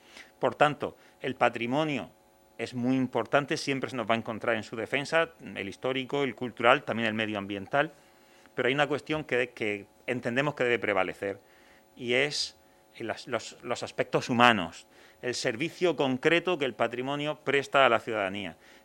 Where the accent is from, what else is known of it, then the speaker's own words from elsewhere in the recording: Cartagena, Region of Murcia, Spain; doble alegría como murciano y como cartagenero